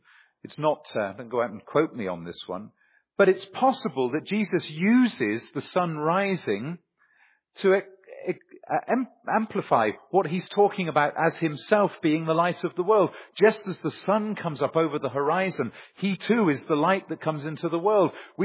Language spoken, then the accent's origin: English; South West England, United Kingdom; Now, I come from England. England is an island. You're never far from the sea. And in the southwest, it was only 6 miles to the coast.